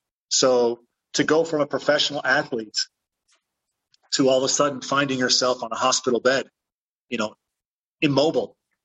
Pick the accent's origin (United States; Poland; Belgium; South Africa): Belgium; you know, in my home country, in Belgium.